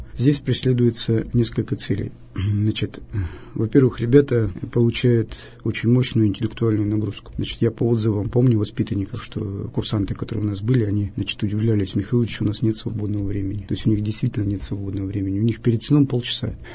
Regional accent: Kamensk-Uralsky, Sverdlovsk Oblast, Russia; мы пробовали приглашать школы с Каменского-Уральского, так как это мой родной город.

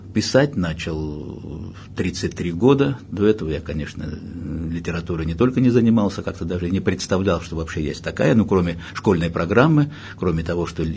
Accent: Bashkortostan, Russia; born there; Родился я в 1948 году в Башкирской ССР. Туда был направлен по службе мой папа

